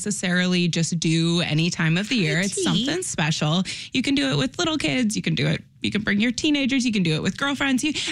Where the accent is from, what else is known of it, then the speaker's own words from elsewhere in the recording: Minnesota, United States; You know, I am from Minnesota, so it's like obligatory that this time of year I get out on the rink and do some skating.